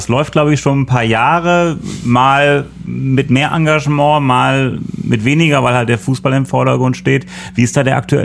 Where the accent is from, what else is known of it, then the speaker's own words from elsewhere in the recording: Münster, North Rhine-Westphalia, Germany; Als Münsteraner war das echt ein Schock.